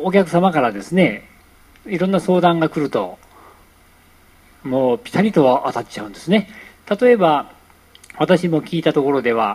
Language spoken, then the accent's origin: Japanese; Kurayoshi, Tottori, Japan; 私はですね、鳥取県倉吉市で生まれ育っていたわけでございますが